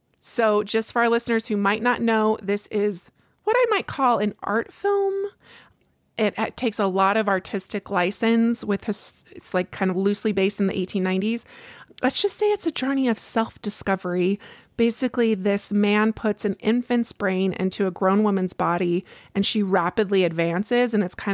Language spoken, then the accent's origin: English; New Mexico, United States; Oppenheimer is about the man who created the atomic bomb in my home state of New Mexico.